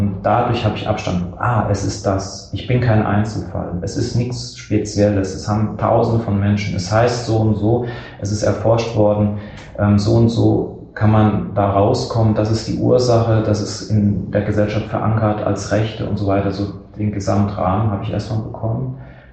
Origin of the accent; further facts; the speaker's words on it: Dresden, Saxony, Germany; Und ich komme aus Dresden